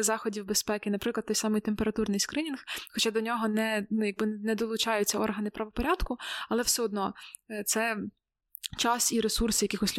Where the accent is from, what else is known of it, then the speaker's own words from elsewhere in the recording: Khmelnytskyi Oblast, Ukraine; в Хмельницькому, в обласному центрі, звідки я родом. Ладно, не з Хмельницького родом, але окей, з області.